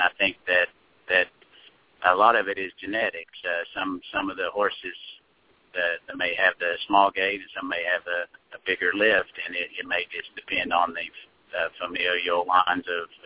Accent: Irvine, Kentucky, United States; I'm from Irvine, Kentucky originally, and one of the founding fathers of the breed was from Irvine

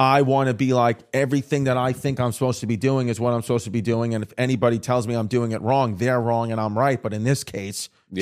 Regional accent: New York, United States; When you're doing the comedy clubs in whatever city you're from, we're from New York

